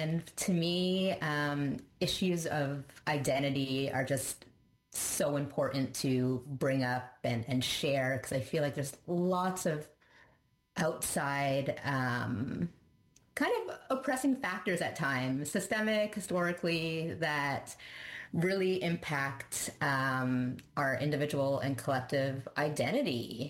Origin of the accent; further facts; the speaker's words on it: Montreal, Quebec, Canada; I'm from the Montreal area, so we have like one of the top leagues in the world